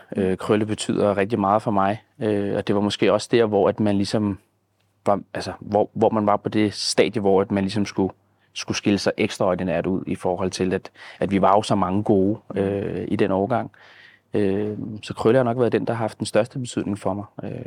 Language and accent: Danish; Brøndby, Capital Region of Denmark, Denmark; jeg er jo født og opvokset i Brøndby Øster, og startede som, tror jeg, 4 i Brøndby Vester på Nørgårdsskolen